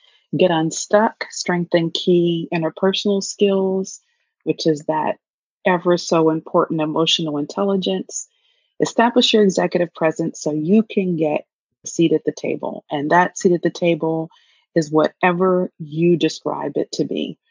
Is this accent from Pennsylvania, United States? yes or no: yes; Pennsylvania, United States; I grew up in Pennsylvania, and it was through all of my, most of my elementary school years from fourth to sixth grade, bullied on a regular basis.